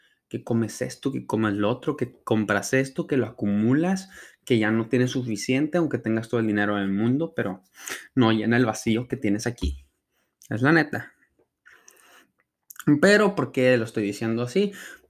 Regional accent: Ciudad Juárez, Chihuahua, Mexico; de por lo menos de donde yo soy, de Ciudad Juárez, hay mucha gente vendiéndolos

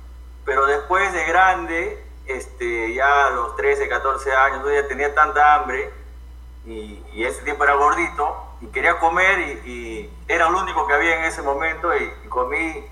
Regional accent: Iquitos, Loreto, Peru; moved away; Yo salí de Iquitos hace más o menos 8 años, casi 9.

